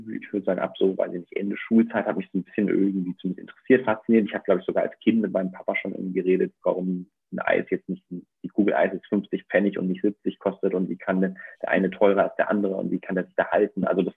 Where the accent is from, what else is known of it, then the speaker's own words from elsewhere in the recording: Bavaria, Germany; Ich war irgendwie Vegetarier damals und hatte sowieso da schon einen schweren Stand als Junge in Bayern als Vegetarier